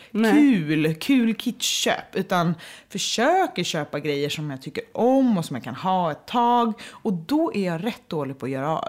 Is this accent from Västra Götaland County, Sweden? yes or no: yes; Gothenburg, Västra Götaland County, Sweden; moved away as an adult; Jag känner mig som en söderbärna. Men jag är uppvuxen i Göteborg.